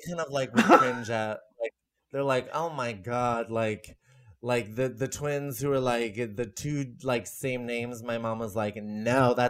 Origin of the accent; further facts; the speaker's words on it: Marin, California, United States; I'm from Marin, which is the widest part of the Bay.